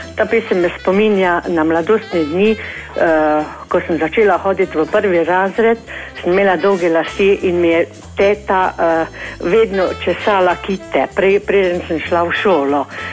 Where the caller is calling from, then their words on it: Lovrenc na Pohorju, Drava, Slovenia; iz Lovrenca na Pohorju